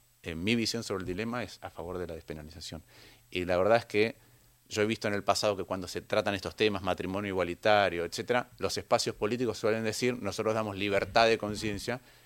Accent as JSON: {"language": "Spanish", "region": "Buenos Aires", "country": "Argentina", "said": "O sea, lo digo como porteño"}